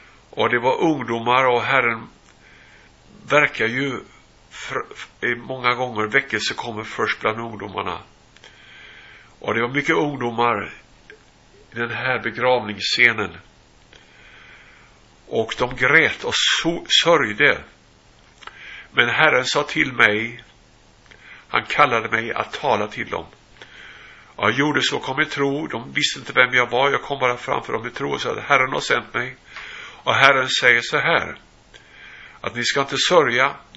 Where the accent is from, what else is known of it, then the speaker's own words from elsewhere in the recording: Sweden; född och uppvuxen i Sverige, men har bott många år utomlands och verkat som evangelist och profet i USA och Latinamerika, men även i Europa.